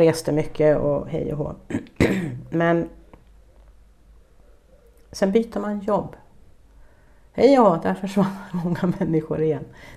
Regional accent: Stockholm, Stockholm County, Sweden; Jag menar, jag är uppvuxen i Stockholm.

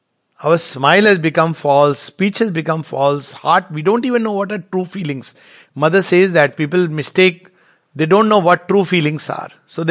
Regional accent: India; I mean, as an Indian, I love India and everything that India has given and continue to.

